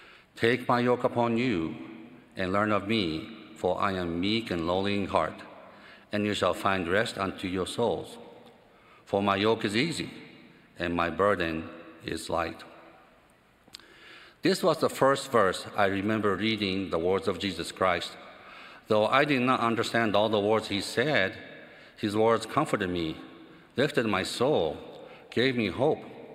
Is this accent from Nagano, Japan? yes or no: yes; Nagano, Japan; I grew up in Nagano, Japan, in a home where honesty, diligence, and humility were strongly encouraged, and conformity to the old customs was strictly followed.